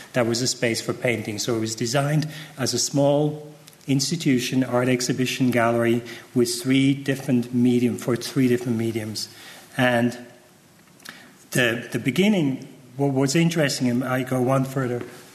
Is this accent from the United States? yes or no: no; Switzerland; Me growing up in Switzerland, Giacometti's everywhere.